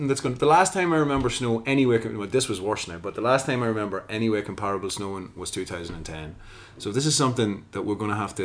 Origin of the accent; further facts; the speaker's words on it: Dundalk, Leinster, Ireland; I am from Dundalk. I am at this moment in Dundalk.